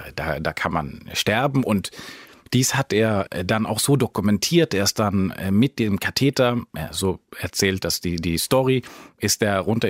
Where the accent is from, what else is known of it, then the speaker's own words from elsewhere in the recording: Sweden; German is a second language; Ich komme auch aus Schweden, aber bisher wurde ich nicht eingeladen.